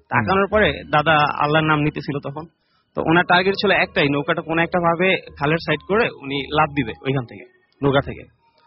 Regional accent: Barisal, Barisal Division, Bangladesh; আমি এসেছি বরিশাল থেকে।

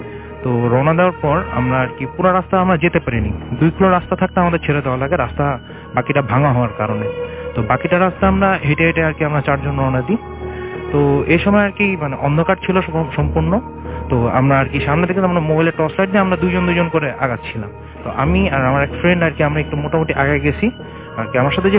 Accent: Mirsharai, Chittagong Division, Bangladesh; যেহেতু আমার বাড়ি মিরেশ্বরে, আমার টোটাল রাস্তাটা আমার আর কি চিটাংয়ের বাসে যাওয়া লাগে না

